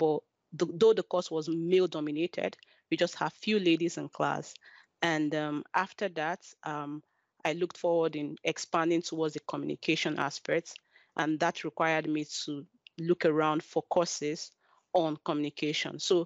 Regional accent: Nigeria; went back to Nigeria, because I'm from Nigeria and born and raised in Nigeria.

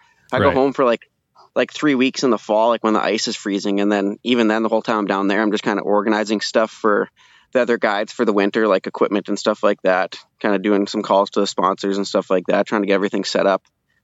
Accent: Brandon, Manitoba, Canada; I'm originally from Brandon, Manitoba, southern Manitoba, but I've been working up at Baker's Narrows Lodge for the last 5 years, both summer and winter.

